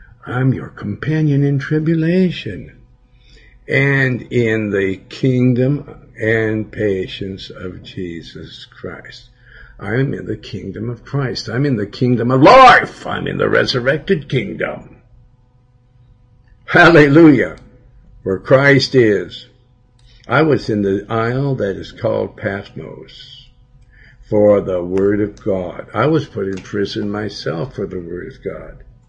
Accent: Billings, Montana, United States; Okay, in my hometown, then what?

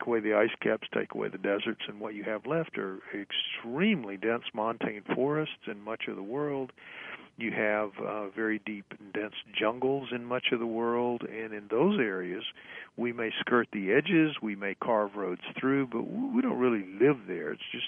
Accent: Louisiana, United States; I'm from Louisiana. Most of that was going on in the Pacific Northwest.

